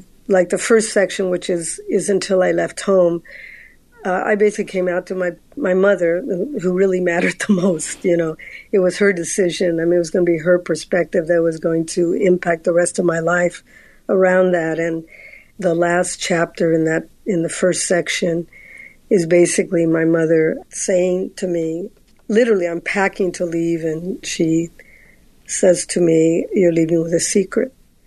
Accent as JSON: {"language": "English", "region": "California", "country": "United States", "tie": "born or raised there", "said": "growing up in California and so close to the mission and Catholic schools"}